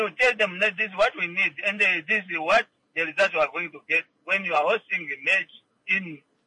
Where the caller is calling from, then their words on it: Windhoek, Khomas, Namibia; From Windhoek.